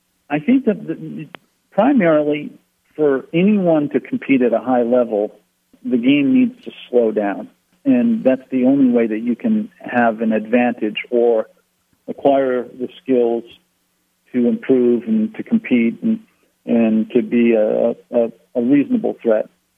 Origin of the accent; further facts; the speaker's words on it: Maine, United States; It's a place that we would visit as a family when growing up in Maine.